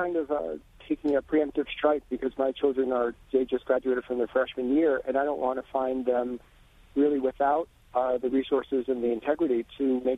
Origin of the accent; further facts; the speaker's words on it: New Jersey, United States; moved away as an adult; now in Long Island, United States; When I grew up in New Jersey, it was kind of an unsaid rule that you made your own way after 17, 18 years old.